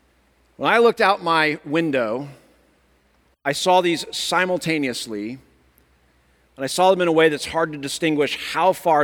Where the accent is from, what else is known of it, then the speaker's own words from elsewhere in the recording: Denver, Colorado, United States; Now, growing up in Denver, Colorado, out my back window facing west was what? The Rocky Mountains.